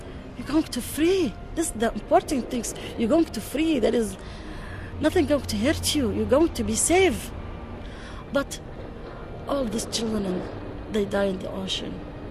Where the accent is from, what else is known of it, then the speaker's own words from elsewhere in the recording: Iraq; English is a second language; moved away as an adult; now in Melbourne, Australia; I'm from Iraq, and I live in Melbourne now with my son and my husband.